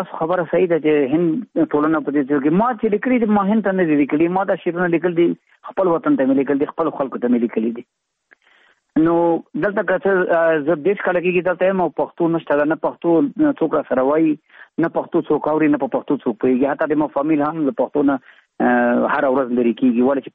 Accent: Afghanistan; موږ د افغانستان یو، افغانان یو، موږ ته افغانستان خپل وطن ده.

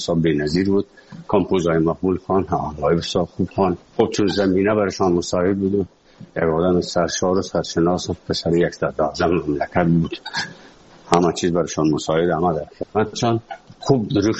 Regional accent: Afghanistan; moved away as an adult; also born or lived in Moscow; اونجا از افغانستان برآمدیم آمدیم سه مسکو 4 سال مسکو

